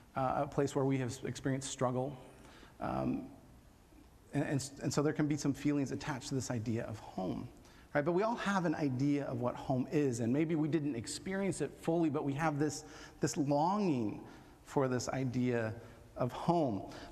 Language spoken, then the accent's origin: English; United States; I am way too direct as an American